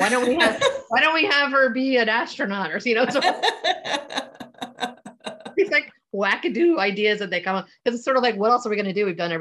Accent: Florida, United States; So it's like winter sort of not like, but I grew up in Florida. So winter was sort of like, oh, it's 60 degrees and it's freezing.

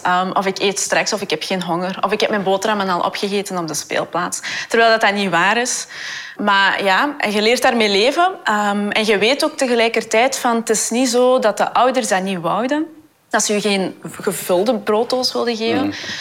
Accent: Mol, Antwerp, Belgium; Ik ben zelf opgegroeid in De Kempen. Geboren en getogen, Mol. Als een van de eerste gezinnen met migratieachtergrond ook een Mol. Mijn grootouders waren in ieder geval een van de eerste.

